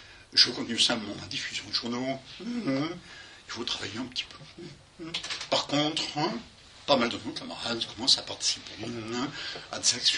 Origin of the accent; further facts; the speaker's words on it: Auvergne-Rhône-Alpes, France; je suis originaire de Arban, à côté de Lyon